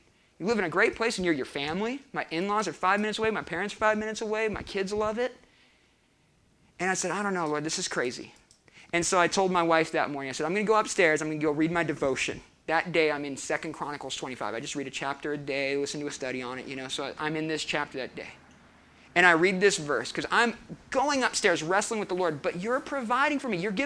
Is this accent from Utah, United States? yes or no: no; California, United States; I'm from California.